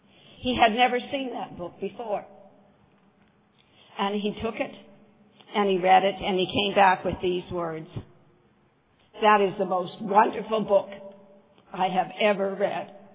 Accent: Saskatoon, Saskatchewan, Canada; I'm from Saskatoon, Saskatchewan, Canada.

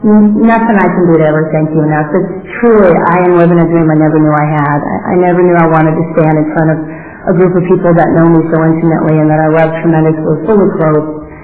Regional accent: Butte, Montana, United States; I am the skinny little Indian girl from the wrong side of the tracks. I was raised in Butte, Montana.

